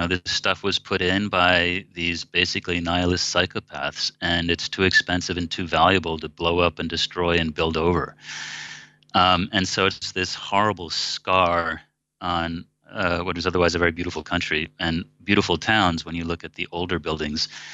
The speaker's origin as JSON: {"language": "English", "country": "United States", "lives_now": "Russia", "said": "because I'm an American, I get it."}